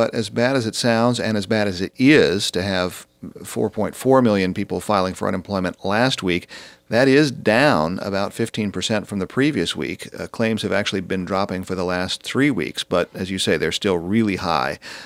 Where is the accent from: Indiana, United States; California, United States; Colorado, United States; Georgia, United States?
Colorado, United States; Denver; Nice to hear from Monica in my hometown of Denver.